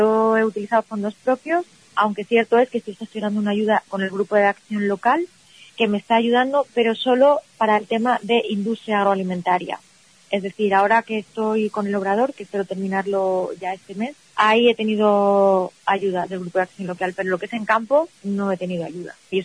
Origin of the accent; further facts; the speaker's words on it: Almendra del Pan, Castile and León, Spain; siempre he estado muy ligada a mi pueblo, antes Almendra del Pan no era conocido o la gente no conoce a los pueblos muy pequeñitos